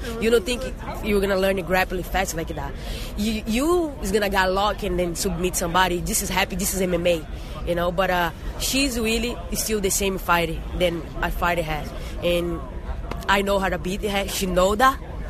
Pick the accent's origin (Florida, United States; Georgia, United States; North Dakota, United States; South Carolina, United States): Florida, United States; and I'm from Florida.